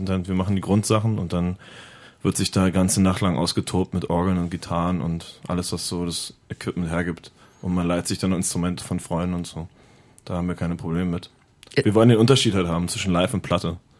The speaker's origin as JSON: {"language": "German", "region": "Berlin", "country": "Germany", "said": "Wir sind zwar, ja, wir sind Berliner"}